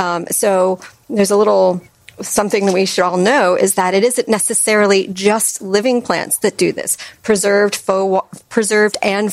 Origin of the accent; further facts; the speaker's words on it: Massachusetts, United States; now in Chicago, United States; I came here from Massachusetts, and I never left, much to my family's chagrin.